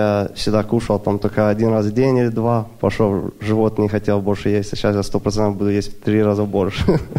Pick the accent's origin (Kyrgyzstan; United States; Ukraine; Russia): United States; Portland, Oregon; now in Seattle, United States; Я из Портленда, сейчас уже в Сиэтле живу.